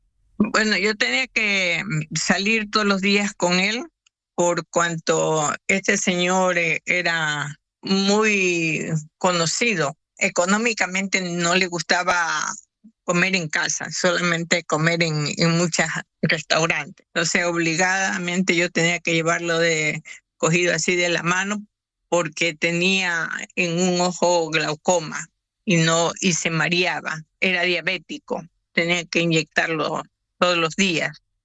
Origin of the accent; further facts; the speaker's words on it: Ecuador; Yo soy de Ecuador